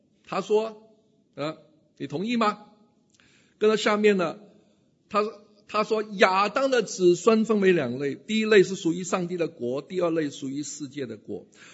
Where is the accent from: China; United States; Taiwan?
United States; Chinese is a second language; 那我来自美国嘛